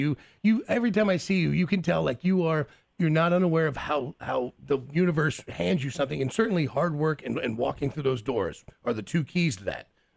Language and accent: English; Kansas City, United States; it's funny, man, because they know, obviously, we're both from Kansas City.